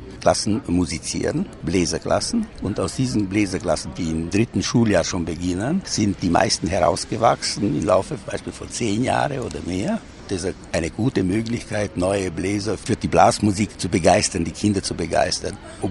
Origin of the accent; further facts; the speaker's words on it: Șiria, Arad County, Romania; Ich stamme nämlich aus Schiria, Helburg, und dort habe ich angefangen, die Musik.